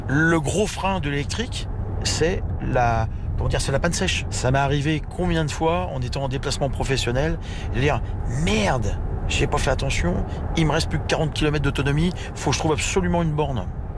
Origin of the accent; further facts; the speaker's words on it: Le Mans, Pays de la Loire, France; born there; Je suis né au Mans. Et je suis né juste à côté du virage du Tertre Rouge